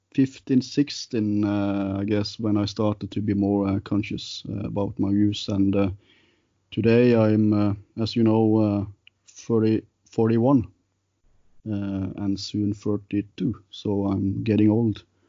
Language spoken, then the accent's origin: English; Arendal, Agder, Norway; also born or lived in Kristiansand; I was born in a medium-sized town called Kristiansand. It's in the south of Norway and also where I live today. But partly I grew up in another town called Arendal on a little island called Tromøya.